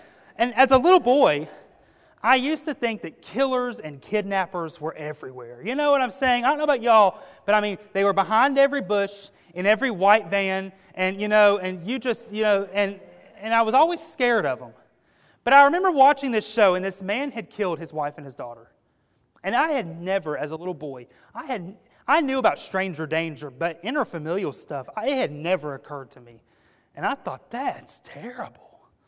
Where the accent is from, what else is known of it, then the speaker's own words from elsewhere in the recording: Tennessee, United States; I remember growing up in East Tennessee, we'd always go to Maryland every year.